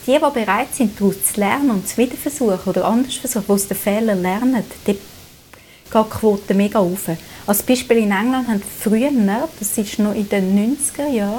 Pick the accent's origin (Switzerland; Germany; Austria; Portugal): Switzerland; Zurich; ich komme aus Zürich, ich komme aus einer liberalen Tradition.